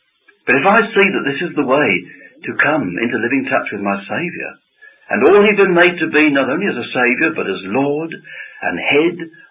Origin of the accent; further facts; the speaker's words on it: England, United Kingdom; if we only as English people would differently pronounce the word Christian, as we ought to, and say Christian